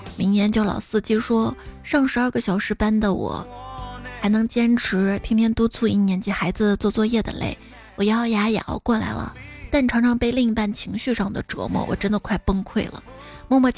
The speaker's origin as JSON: {"language": "Chinese", "region": "Northeast China", "country": "China", "said": "我是标准的东北人，父母也在东北，我很大概率不会去广州定居"}